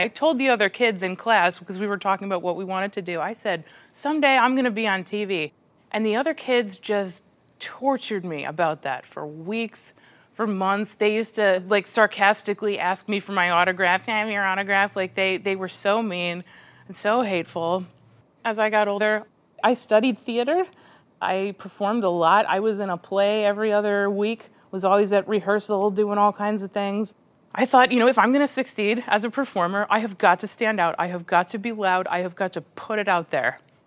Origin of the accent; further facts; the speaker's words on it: Eagle River, Alaska, United States; I grew up in Eagle River, Alaska, on a mountain.